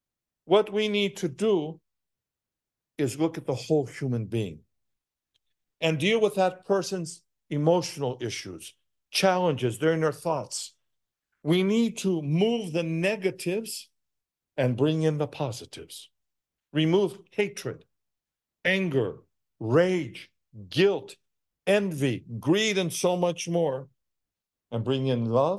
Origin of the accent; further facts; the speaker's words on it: the South, United States; I'm from the South, and we know those hymns and those spirituals.